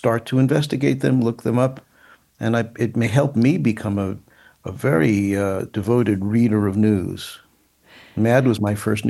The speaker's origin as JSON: {"language": "English", "town": "Brooklyn", "region": "New York", "country": "United States", "tie": "born or raised there", "said": "and I'm a New Yorker. I grew up in Brooklyn, and we had candy stores."}